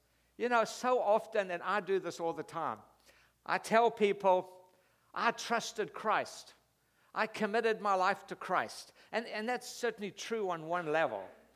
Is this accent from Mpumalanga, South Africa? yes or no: no; Durban, KwaZulu-Natal, South Africa; born there; I was born in Durban, South Africa. I was raised in a very proper British family.